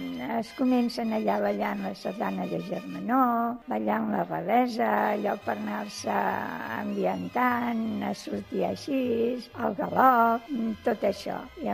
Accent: L'Escala, Catalonia, Spain; now in Barcelona, Spain; sóc filla de l'Escala. Ara vic aquí a Barcelona ja fa molts anys. Vaig venir aquí que tenia 12 anys. I la meva edat són 74 anys, fa poc que els he complert.

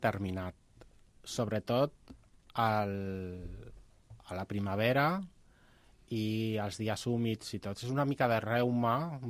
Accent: Madrid, Community of Madrid, Spain; Nosaltres som de Madrid

